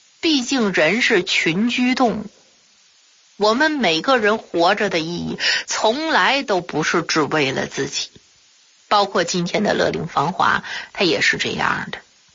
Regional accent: Zedang, Tibet, China; 我的中学呢，算是整个西藏山南遮当镇的学生对我改观的一个开始吧。从那以后啊，几乎很少有人在意我是敬老院里长大孤儿这个身份了。

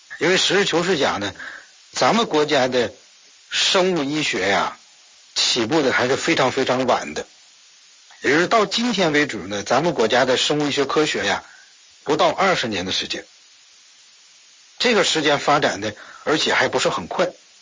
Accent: China; 所以我们中国人骨子里认为什么呢

